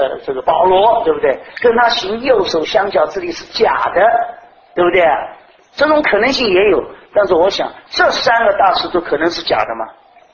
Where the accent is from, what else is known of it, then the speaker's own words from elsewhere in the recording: China; 我觉得我们中国人的礼义廉耻四维八德